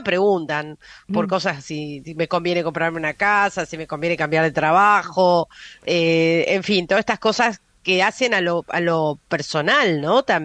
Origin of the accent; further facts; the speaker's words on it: Argentina; Nos lleva a poder a sincerarnos, ¿no? Como ciudadanos argentinos